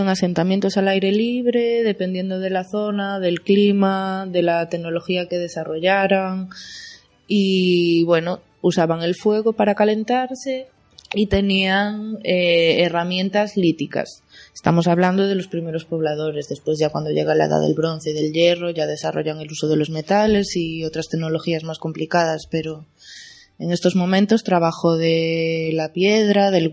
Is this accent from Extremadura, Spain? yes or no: no; Carnota, Galicia, Spain; yo soy de Carnota, entonces tengo predilección por los restos que hay en mi zona. En Carnota tenemos muchísimos petroglifos.